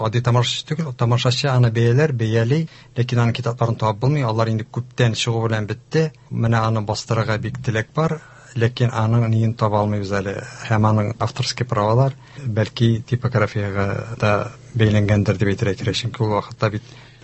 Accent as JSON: {"language": "Tatar", "town": "Tashlyyar", "region": "Tatarstan", "country": "Russia", "said": "Мин инде Мөслим районы Ташлыяр авылыннан, безнең Ташлыяр авылы Хыстүрлек Кутусабый менә безнең авылдан, әнием Сарман ягыннан, әтием Мөслим районыннан."}